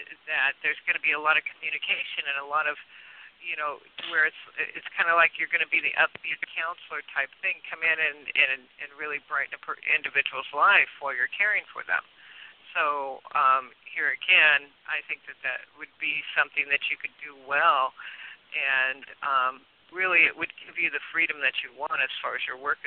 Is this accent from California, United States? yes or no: yes; California, United States; I grew up in Southern California, so.